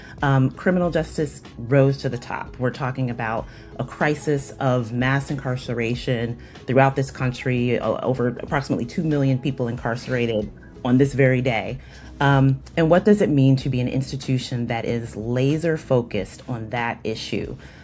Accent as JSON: {"language": "English", "town": "Richmond", "region": "Virginia", "country": "United States", "tie": "born there", "also_born_or_lived": "Hampton", "said": "So I was born in Richmond, Virginia. Most of my family is from Virginia. Later lived in Hampton. That is a big part of my sort of origin story. Most of my family is from that region."}